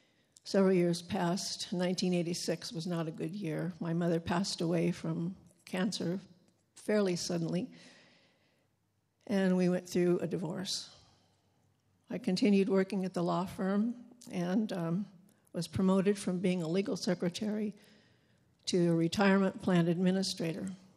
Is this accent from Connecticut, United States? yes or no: no; Ohio, United States; I was born and raised in Ohio in a farming community to a farming family, the first of four children, two girls and two boys. We lived on a dairy farm